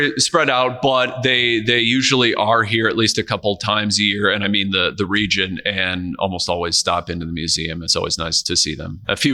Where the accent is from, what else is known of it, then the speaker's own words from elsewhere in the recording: Washington Island, Wisconsin, United States; also born or lived in Madison; Born in Madison. My mom was going to UW-Madison at the time, but grew up on Washington Island.